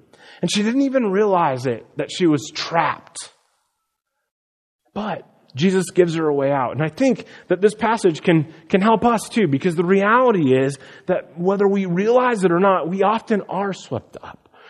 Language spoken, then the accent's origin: English; Midwest, United States; I grew up in the Midwest, and our rivers are full of dirt.